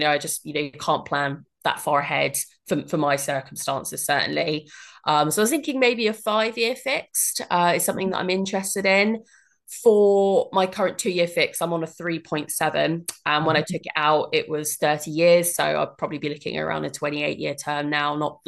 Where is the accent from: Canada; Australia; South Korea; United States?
Canada; born there; So I was born in Canada, so I have a Canadian passport and also an English passport as well, so I'm dual national.